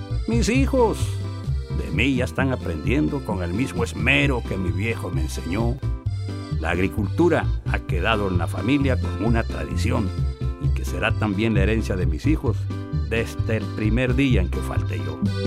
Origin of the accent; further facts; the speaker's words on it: Michoacán, Mexico; Yo soy puro michoacano y mis antepasados fueron raza de bronce, tarasca y purépecha.